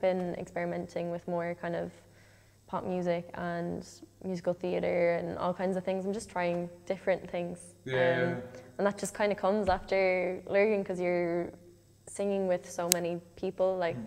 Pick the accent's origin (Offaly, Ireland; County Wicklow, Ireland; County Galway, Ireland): County Galway, Ireland; Galway; I'm 17. I'm from Galway and I sing opera.